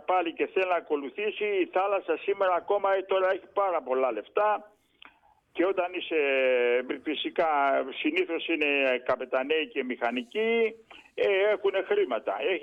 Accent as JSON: {"language": "Greek", "town": "Mesochoria", "region": "South Aegean", "country": "Greece", "tie": "born or raised there", "said": "Ναι, στα Μεσοχώρια μεγαλώσαμε, στα Μεσοχώρια."}